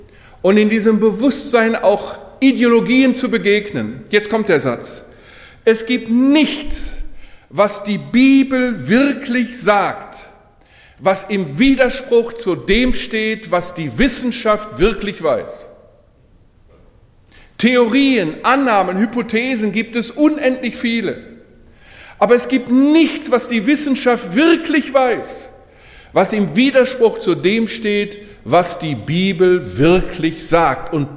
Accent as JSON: {"language": "German", "country": "Germany", "said": "auch gerade in meinem Heimatland Deutschland, eine Entchristlichung."}